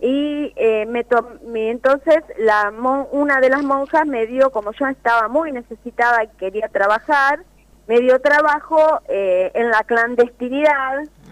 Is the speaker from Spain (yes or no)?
no; Justiniano Posse, Córdoba, Argentina; Estoy en Justiniano Pozzi